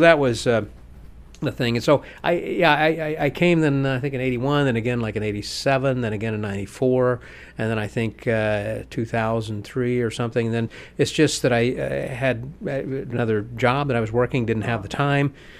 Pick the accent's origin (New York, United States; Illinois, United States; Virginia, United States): Illinois, United States; But Don was a very nice guy, and the fact that I'm from Illinois